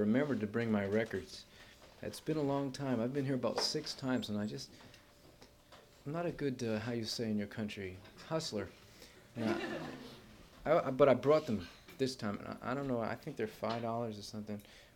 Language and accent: English; New Jersey, United States; No, actually, see, we're from New Jersey, and we play a lot of colleges in New Jersey